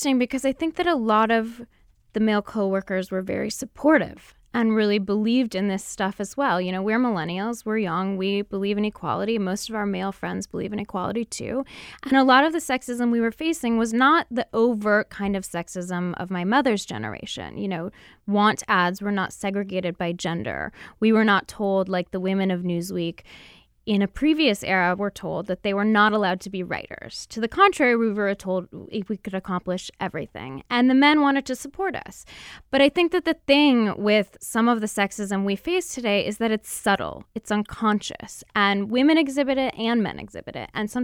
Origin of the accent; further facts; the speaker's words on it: Seattle, Washington, United States; now in New York, United States; Yeah. So, you know, I was born and raised here.